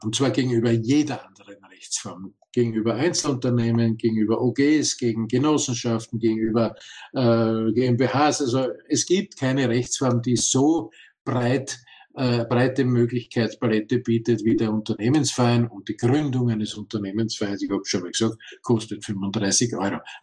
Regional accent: Austria; Bei uns in Österreich sind es 2 Menschen, die sich zusammenfinden müssen.

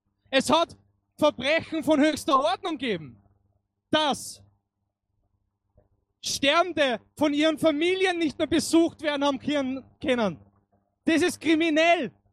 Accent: Vienna, Austria; nicht in meiner Heimatstadt in Wien jetzt nicht einmal mehr reden kann

